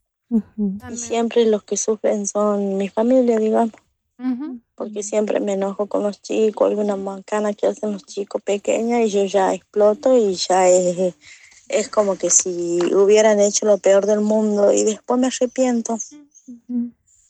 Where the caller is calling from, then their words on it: Tucumán, Argentina; de Tucumán.